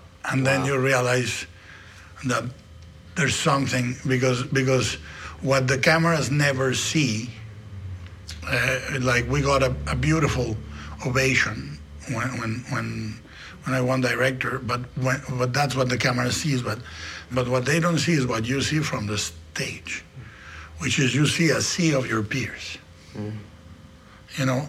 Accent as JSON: {"language": "English", "town": "Guadalajara", "region": "Jalisco", "country": "Mexico", "said": "Yeah, and I wrote him, and I said, look, I'm a kid from Guadalajara."}